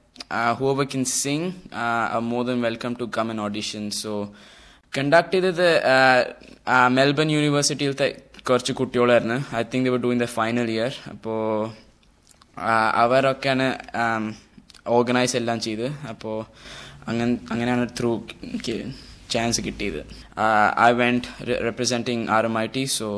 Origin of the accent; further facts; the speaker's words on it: Himachal Pradesh, India; also born or lived in Hyderabad; കേരളയില് ഒട്ടുമില്ല, പറഞ്ഞ അവിടെ വെക്കേഷന് മാത്രമേ പോയിട്ടുള്ളൂ. ഹൈദരാബാദിലാണ് ജനിച്ച്, പിന്നെ ഹിമാചലിലോട്ടിലേക്കാണ് മാറിയത്.